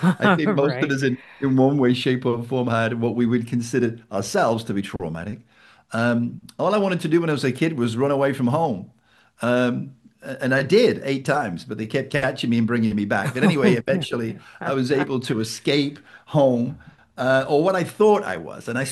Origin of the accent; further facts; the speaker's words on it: England, United Kingdom; now in Sarasota, United States; So I'm from the UK. I'm from England, but I live in Sarasota, Florida.